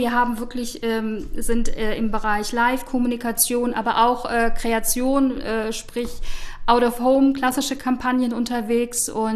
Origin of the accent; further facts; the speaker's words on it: North Rhine-Westphalia, Germany; bin ich trotzdem in der Nähe des Bökelbergs aufgewachsen, was damals noch mitten in der Stadt lag. Ja, bin dort aufgewachsen, war dort auf der Schule, habe mein Abi gemacht und bin dann direkt zum Studium nach Köln.